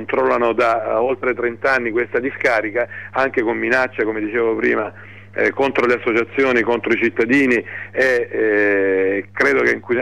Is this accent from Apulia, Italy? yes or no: yes; Brindisi, Apulia, Italy; io sono di Brindisi